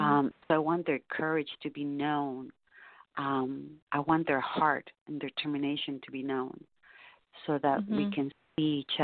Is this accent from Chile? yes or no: yes; Chile; now in Canada; because I'm Canadian Chilean, I've been here for so many years.